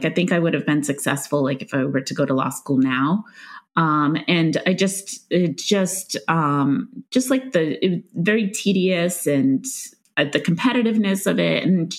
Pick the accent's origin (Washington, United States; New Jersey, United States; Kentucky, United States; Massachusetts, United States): Massachusetts, United States; Stoneham; I grew up in Stoneham, Massachusetts, which is just north of Boston. It's about 15 minutes outside of Boston.